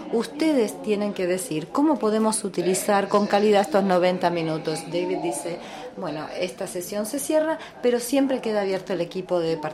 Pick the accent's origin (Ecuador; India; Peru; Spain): India; Spanish is a second language; una persona que lo propuso es de India, yo soy de India también